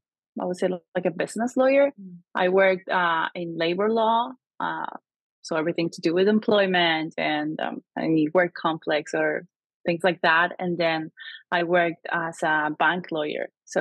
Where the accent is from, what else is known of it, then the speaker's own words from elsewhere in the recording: Buenos Aires Province, Argentina; English is a second language; moved away as an adult; now in New York, United States; Where I was born in Argentina, and I grew up most of my life over there, close to Buenos Aires, which is the capital of Argentina. And in 2016, I moved to New York.